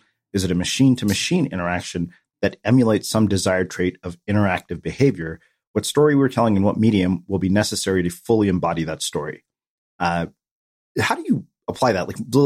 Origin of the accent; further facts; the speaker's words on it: India; Unfortunately, I'm Indian. I was, you know, not predetermined for athletic accomplishment.